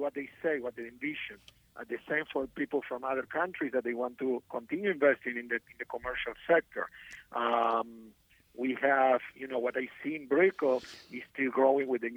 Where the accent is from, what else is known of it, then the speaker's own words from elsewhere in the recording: Argentina; English is a second language; now in United States; Because I come from Argentina, that I have an MBA there, when I try to learn how to do business here in the United States